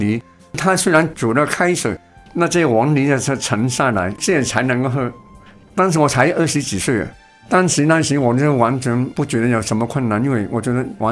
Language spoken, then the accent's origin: Chinese; Hong Kong; 我也很难吃，按我们香港人的口味，我们还要吃